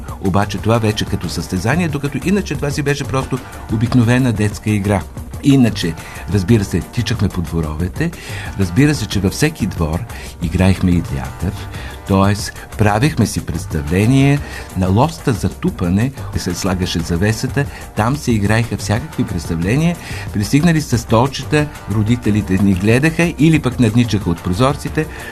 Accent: Sofia, Sofia City, Bulgaria; born there; Роден съм в центъра на София, малката уличка генерал Паренсов, която се намира съвсем близо до стадион Васил Левски.

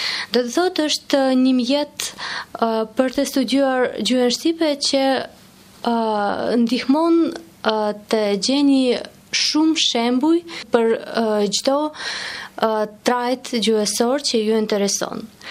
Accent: Saint Petersburg, Russia; Albanian is a second language; nga Sankt Petersburgun, nga Rusia.

